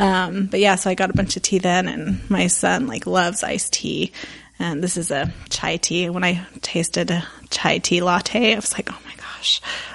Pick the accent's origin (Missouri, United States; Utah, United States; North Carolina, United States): Utah, United States; Salt Lake City; But yeah, so I grew up in Salt Lake in the Sugar House area.